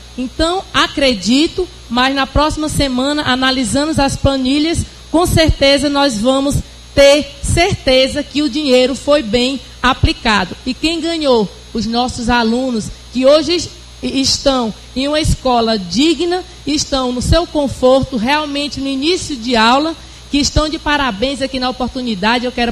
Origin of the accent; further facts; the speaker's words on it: Maranhão, Brazil; now in Piauí, Brazil; sou maranhense, mas moro no Piauí